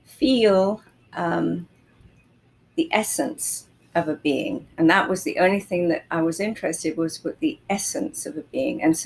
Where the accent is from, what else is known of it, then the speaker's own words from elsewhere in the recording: London, United Kingdom; also born or lived in Norway; I was born in London, and I had my father was Norwegian, my mother was English, and I was educated and had my childhood